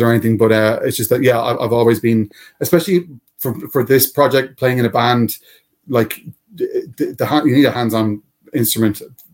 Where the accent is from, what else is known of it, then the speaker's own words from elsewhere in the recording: Dublin, Leinster, Ireland; Dublin City. Yeah.